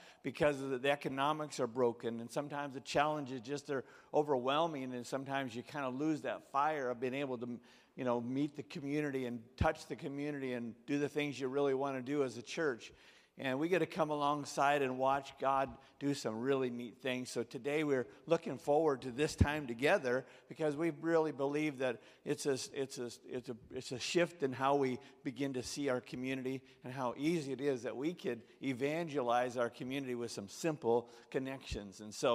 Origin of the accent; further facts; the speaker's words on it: California, United States; So, but then we came from Northern California. We came to the Midwest